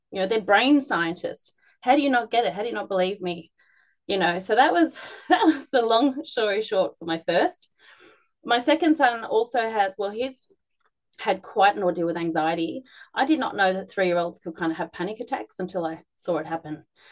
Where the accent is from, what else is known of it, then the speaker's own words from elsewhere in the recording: Australia; now in Germany; I'm Australian, but I live in Germany